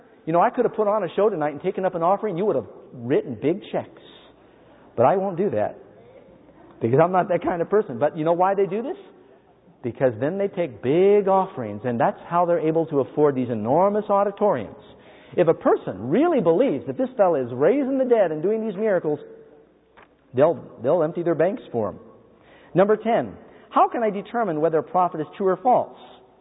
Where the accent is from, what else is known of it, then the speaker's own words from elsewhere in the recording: New York City, New York, United States; Do you know my mother, I grew up in New York City, all of her friends were into astrology.